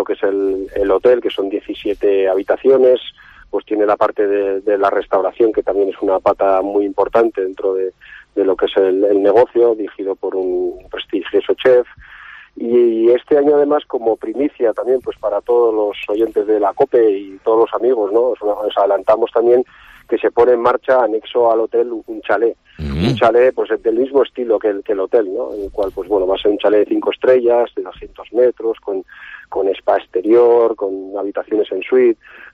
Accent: San Sebastián, Basque Country, Spain; porque nosotros somos originales de San Sebastián

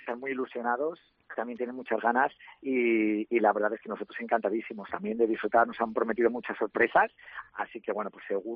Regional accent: Valencian Community, Spain; Que somos valencianos, ¿no? Por naturaleza, nos encanta la pólvora

